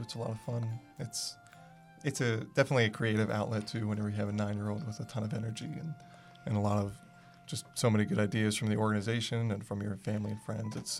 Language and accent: English; Huntington, United States; I live in the city now, but I grew up in Huntington.